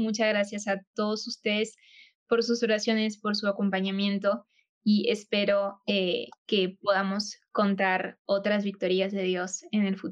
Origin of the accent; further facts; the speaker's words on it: France; yo crecí en Francia, en un país en el que pues tengo nacionalidad, ¿no? Entonces también tengo la posibilidad de votar en Francia